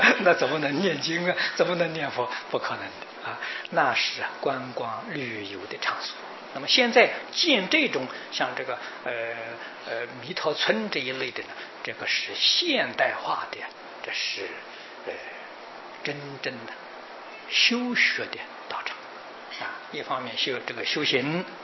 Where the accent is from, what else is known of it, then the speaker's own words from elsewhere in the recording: Taiwan; 在我们台湾人的是来算说是不多的